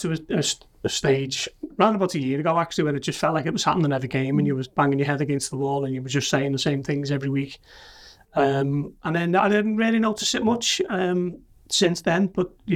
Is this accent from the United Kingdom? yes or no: yes; Liverpool, North West England, United Kingdom; accent: Scouse; I think he heard my accents, and, you know, he knew I was from Liverpool.